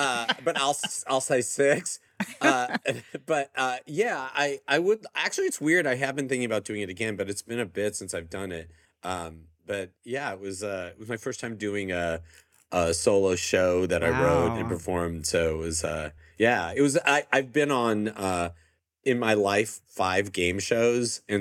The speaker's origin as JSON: {"language": "English", "town": "Encino", "region": "California", "country": "United States", "tie": "born or raised there", "said": "In Encino, mostly."}